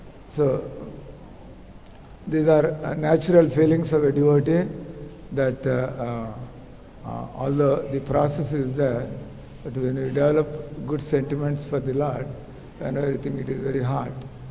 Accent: Andhra Pradesh, India; And I am from Andhra Pradesh

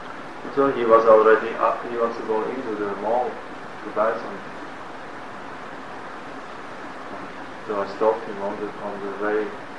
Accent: Connecticut, United States; English is a second language; And I said, no, I come from Connecticut.

